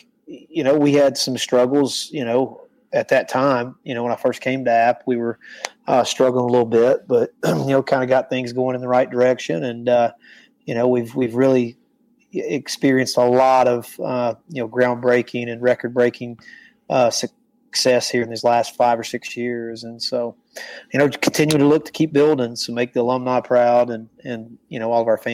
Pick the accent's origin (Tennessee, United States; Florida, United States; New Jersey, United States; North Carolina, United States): North Carolina, United States; Yeah, I'm local. I grew up in I grew up in Burke County, just right across the Avery County line.